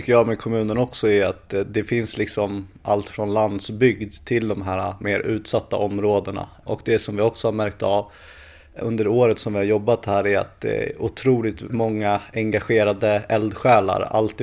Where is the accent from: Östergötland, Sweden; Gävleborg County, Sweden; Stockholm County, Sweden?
Stockholm County, Sweden; Nacka; Jag kommer från Nacka ursprungligen och har också jobbat länge med sociala frågor.